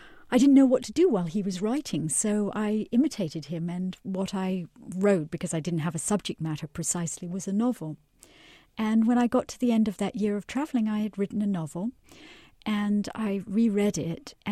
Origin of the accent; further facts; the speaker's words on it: Scotland, United Kingdom; now in United States; I grew up in a fairly remote part of Scotland. My father taught at a boys' private school that had been founded by the 19th century Prime Minister William Gladstone for the sons of clergymen.